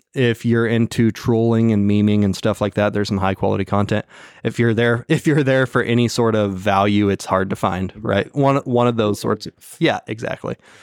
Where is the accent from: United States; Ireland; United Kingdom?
United States; I don't know about anything other than English. I'm American, and I only care about us.